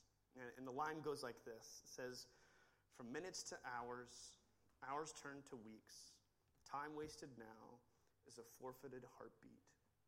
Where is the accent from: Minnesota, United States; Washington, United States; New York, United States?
Washington, United States; And growing up near Mount Rainier, there's always this back of your mind that is an active volcano.